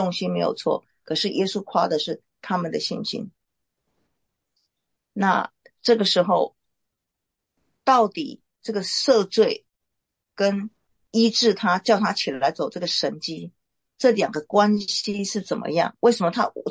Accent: Taiwan; 以我们的背景，我们是中国人。我从台湾长大

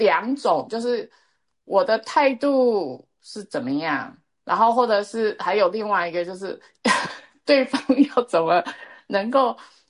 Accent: China; 我们中国人就是

